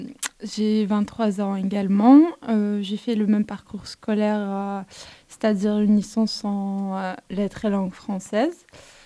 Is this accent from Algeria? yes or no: yes; Algeria; born there; Non, je suis né en Algérie.